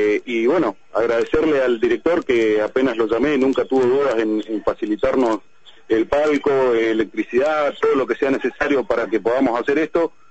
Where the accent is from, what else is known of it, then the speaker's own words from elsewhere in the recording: Argentina; como argentinos